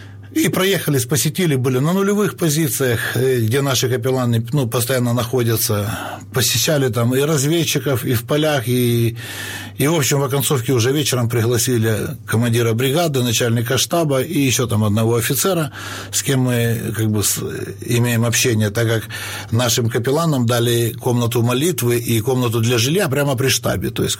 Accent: Khmelnytskyi, Khmelnytskyi Oblast, Ukraine; now in Moscow, Russia; Было время, уехал, я сам родом из Хмельницкого, уехали в Москву с единомышленниками.

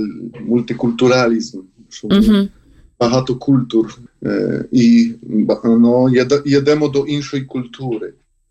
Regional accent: Poland; я з Польщі

